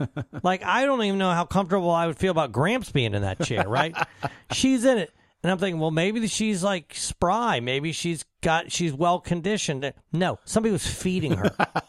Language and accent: English; Ireland; I get to say this because being Irish, the Irish flag fucking sucks.